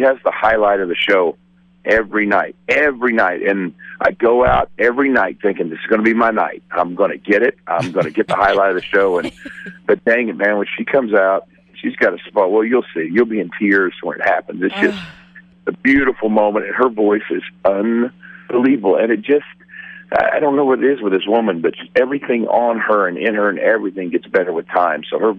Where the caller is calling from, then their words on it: Nashville, Tennessee, United States; I'm calling from the house in Nashville.